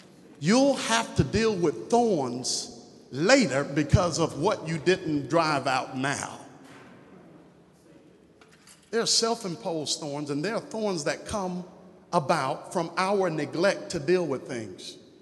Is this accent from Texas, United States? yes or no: no; New York, United States; I mean, I'm from New York, so I don't cry.